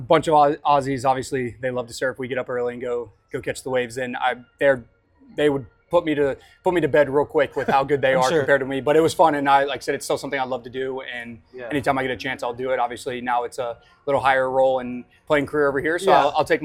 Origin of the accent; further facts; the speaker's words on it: Purcellville, Virginia, United States; also born or lived in Arlington, Texas; Yeah, so I was born in Arlington, Texas. Only lived there until I was five. I moved to a small town called Percyville, Virginia, about an hour west of D.C.